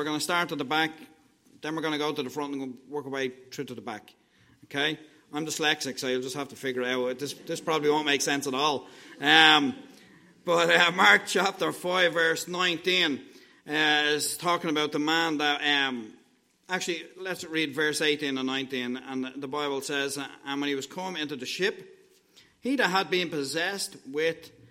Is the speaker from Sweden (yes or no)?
no; Dublin, Leinster, Ireland; I grew up in Dublin. I grew up in an area of Dublin. It's a real working class area in Dublin.